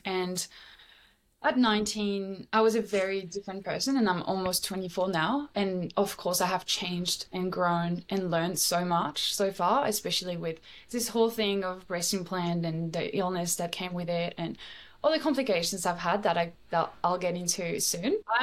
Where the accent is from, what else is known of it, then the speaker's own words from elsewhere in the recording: France; moved away; I felt like everything is a little bit more superficial in a way here than it is in my hometown in France.